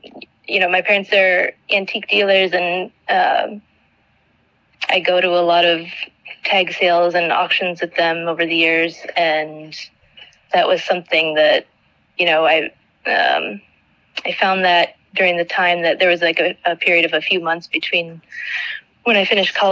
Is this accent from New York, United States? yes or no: no; Iowa, United States; Yeah, I grew up in Iowa.